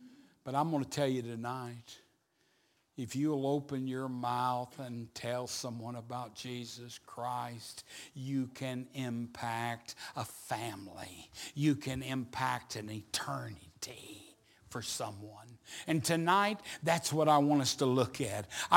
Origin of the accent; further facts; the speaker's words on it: Chickasha, Oklahoma, United States; I was coming through my hometown several years ago, Chickasha, Oklahoma